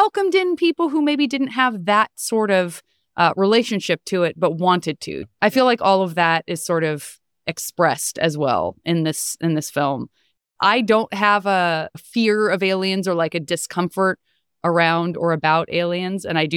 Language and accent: English; Tucson, Arizona, United States; And I grew up in Tucson, Arizona, and then went to school in Flagstaff, Arizona